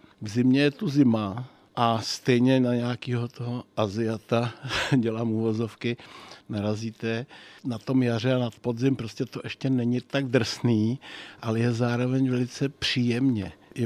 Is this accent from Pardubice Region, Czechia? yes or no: no; Blatná, South Bohemian Region, Czechia; Já si myslím, že jsem Jihočech v podstatě od A až